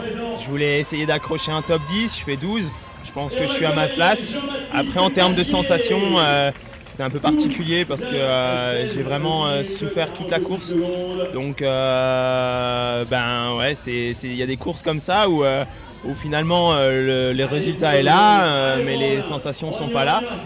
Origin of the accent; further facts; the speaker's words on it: Grand Est, France; Je suis alsacien, mais je suis un peu fan des Alpes, des sports nature.